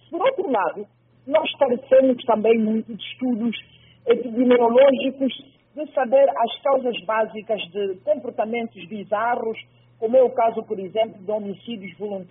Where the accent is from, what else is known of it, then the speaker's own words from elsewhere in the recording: Angola; Enquanto angolanos, que éramos um povo pacífico